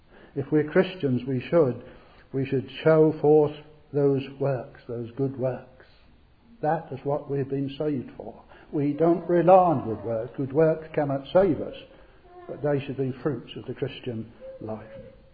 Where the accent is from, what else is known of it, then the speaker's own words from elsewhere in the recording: East of England, United Kingdom; little village, in the beautiful countryside of Suffolk. I am a Suffolker, born and bred in Suffolk.